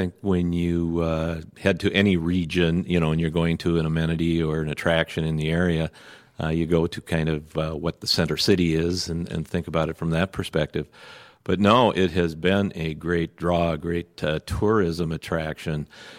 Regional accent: Minneapolis, Minnesota, United States; now in Bloomington, United States; Well, I'm a Minneapolis kid. No, I grew up in Minneapolis.

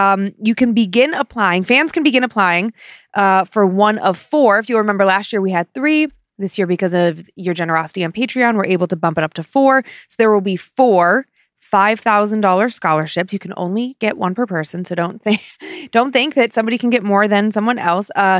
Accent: Appalachia, United States; As an Appalachian or Appalachian American, it's a different country, I'll admit that, and raised by Cajun parents

